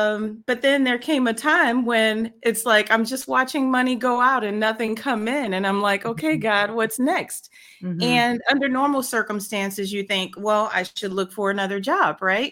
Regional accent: St. Louis, Missouri, United States; moved away as an adult; also born or lived in Chicago; now in Atlanta, United States; born and raised in the Midwest, St. Louis, Missouri. I lived in Chicago for about 15 years, and I've been in Georgia, just outside of Atlanta, for the last 5 and a half, almost 6 years now.

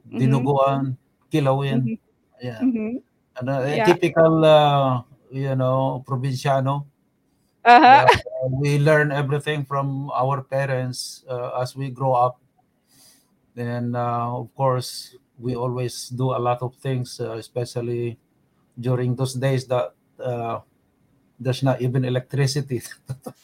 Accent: San Manuel, Cagayan Valley, Philippines; born or raised there; also born or lived in Manila

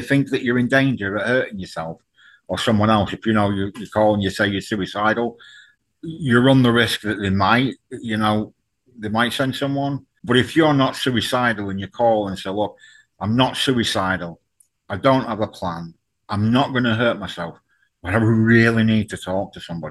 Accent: North West England, United Kingdom; Yeah, I know that when I left my hometown, I didn't appreciate what I had. I lived on a peninsula, so we had the ocean all around us, and I miss that dearly. But growing up with it, you took it for granted. We were on the doorstep of the English Lake District, took it for granted.

